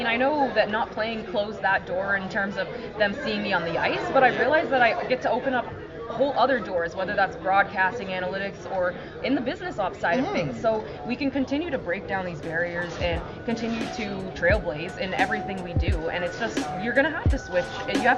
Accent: Toronto, Ontario, Canada; And it's in my hometown. It's in my home city.

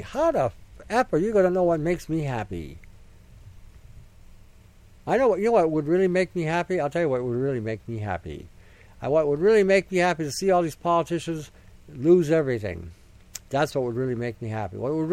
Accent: Canada; One day, I can speak on behalf of Canada because I'm Canadian.

